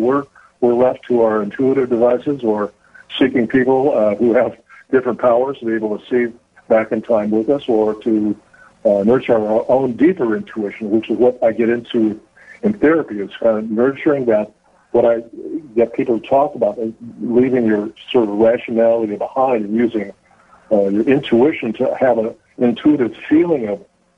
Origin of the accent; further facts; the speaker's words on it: Kansas City, Missouri, United States; born there; I assume it was probably her father, drove her from Iowa to Kansas City, where I was born in the Willows Maternity Sanitarium.